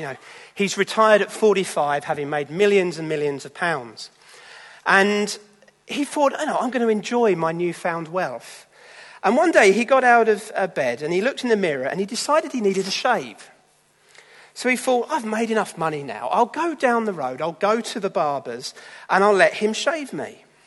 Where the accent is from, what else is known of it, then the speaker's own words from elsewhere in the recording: South East England, United Kingdom; And I grew up in Kent.